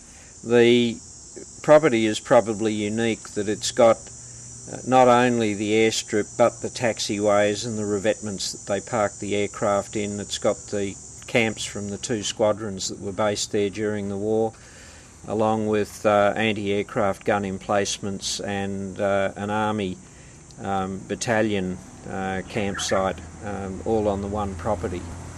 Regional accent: Sydney, New South Wales, Australia; as a kid growing up in Sydney

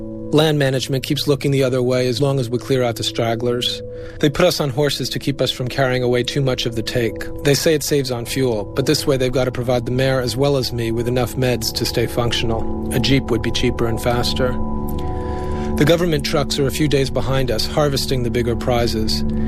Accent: United States; because I'm American, and I didn't want to make it a wholly American book.

